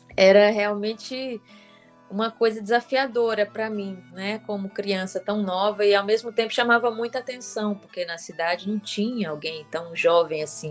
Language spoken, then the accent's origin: Portuguese; Limoeiro do Norte, Ceará, Brazil; Isso, nasci e cresci no Ceará, numa cidade chamada Limoeiro do Norte.